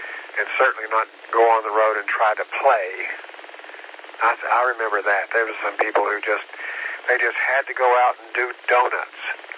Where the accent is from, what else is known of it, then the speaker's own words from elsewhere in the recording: Tennessee, United States; I grew up in Tennessee. We had some snows there. We had some epic snows there, you know.